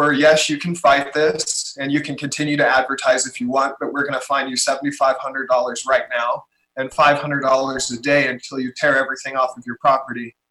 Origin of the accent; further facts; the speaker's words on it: Arizona, United States; I'm from Arizona. We were living in California when we had the idea to build this, to start this project.